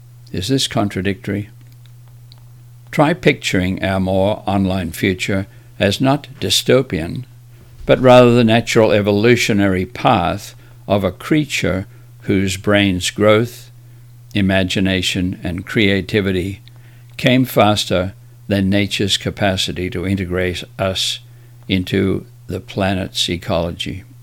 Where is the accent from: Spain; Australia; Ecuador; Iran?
Australia; now in United States; I was raised in Australia when the term half-breed meant half Australian Aboriginal and half Caucasian.